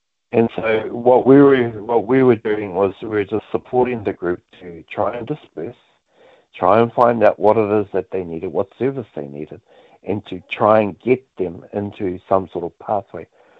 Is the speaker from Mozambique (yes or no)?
no; New Zealand; You know, that is how we introduce ourselves. And the idea is, it's what we do as Māori, you know. We're Manaaki, we look after one another